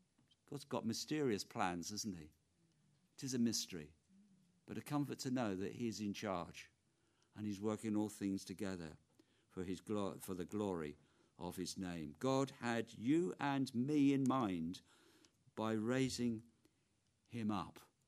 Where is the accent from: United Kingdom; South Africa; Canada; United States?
United Kingdom; London; I'm a Londoner, and I was born within about 5 miles of where we are here. I'm a local guy.